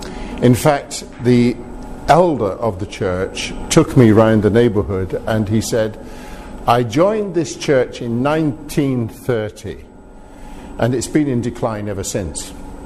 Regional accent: Scotland, United Kingdom; I was brought up in Scotland.

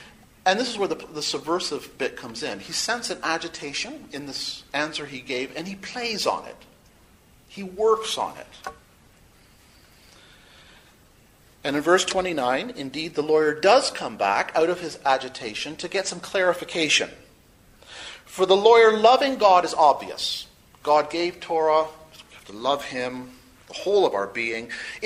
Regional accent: England, United Kingdom; So how can I, as an English person, connect with someone who's Norwegian?

